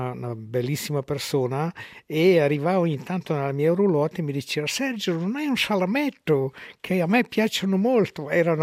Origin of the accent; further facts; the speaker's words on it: Ticino, Switzerland; da buon ticinese